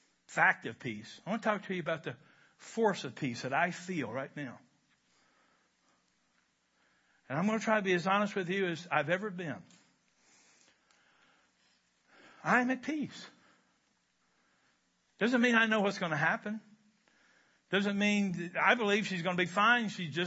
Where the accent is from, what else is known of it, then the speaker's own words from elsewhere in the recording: Kentucky, United States; I'm from Kentucky, where we have three things going for us.